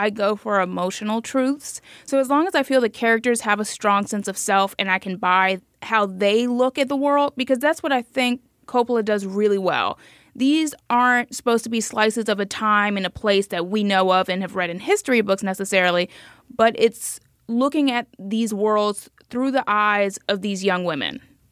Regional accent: Miami, Florida, United States; I'm from Miami, though.

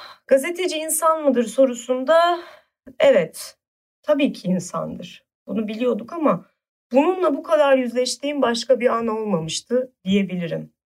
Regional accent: Buca, İzmir, Turkey; Benim de bir benzer şekilde İzmir'de doğup büyüdüğüm ilçe Buca aynı böyle ranta kurban edildi.

